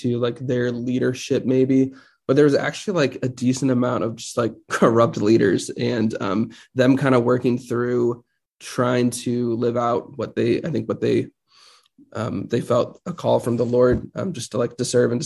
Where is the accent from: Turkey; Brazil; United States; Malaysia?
United States; Pennsylvania; born there; I was born in Pennsylvania. That's where my mom's side of the family is all from. So they live in like the Lancaster Amish part of Pennsylvania.